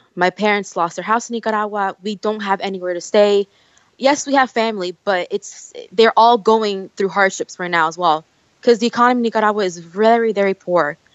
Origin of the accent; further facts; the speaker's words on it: New Jersey, United States; We're both from Jersey, born and raised in Jersey.